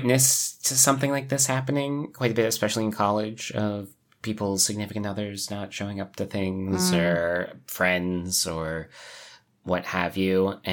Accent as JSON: {"language": "English", "region": "Vermont", "country": "United States", "said": "No, yeah. I didn't, because I was from Vermont."}